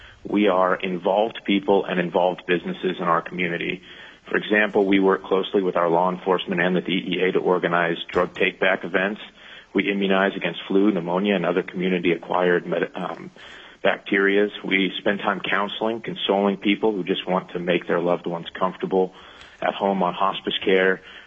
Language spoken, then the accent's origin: English; Alaska, United States; After graduation in 2008, I moved back to my home state to work in this independent pharmacy in Soldotna.